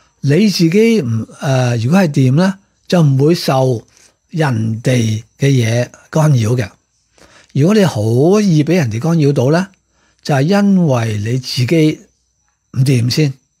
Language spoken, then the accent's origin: Cantonese; China; 中國人咧，我係東方人咧，就距離咁遠嚇